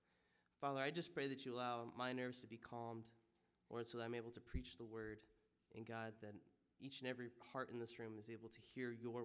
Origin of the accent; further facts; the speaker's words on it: Trenton, Missouri, United States; I'm originally from Trenton, Missouri, and so not too far from here. I grew up there.